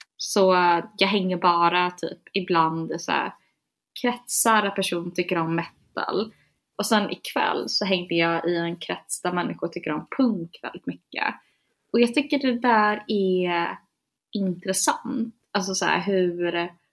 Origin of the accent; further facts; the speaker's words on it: Gothenburg, Västra Götaland County, Sweden; born there; Alltså jag är född på BB i Göteborg.